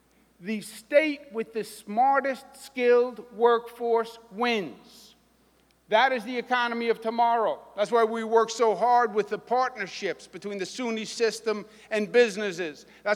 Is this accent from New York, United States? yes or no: yes; New York, United States; I happen to think, as a New Yorker, that immigration has been a great strength for this nation and a great strength for this state.